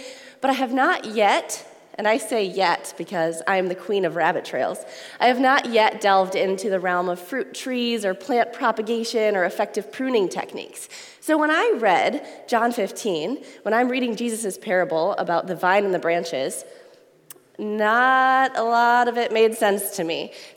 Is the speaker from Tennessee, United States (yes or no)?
no; Eau Claire, Wisconsin, United States; also born or lived in Duluth; So we're originally from Eau Claire. We lived in Duluth for a while and completed a church planters residency program at the Duluth Vineyard Church.